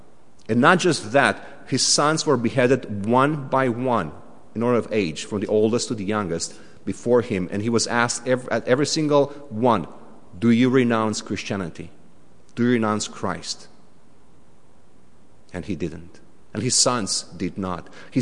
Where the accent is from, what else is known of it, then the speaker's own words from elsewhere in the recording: Romania; moved away as an adult; now in Canada; I grew up in Romania. If you know me, I just moved to Canada 4 years ago, and I'm a brand new Canadian. And actually, I'm not even Canadian yet. I'm still Romanian